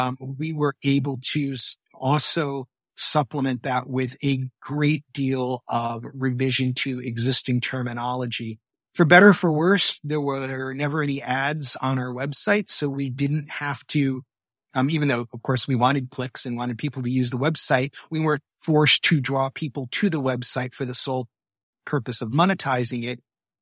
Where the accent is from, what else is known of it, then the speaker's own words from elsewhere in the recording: Michigan, United States; It's funny because I remember the part of the country I'm from, I grew up in Michigan.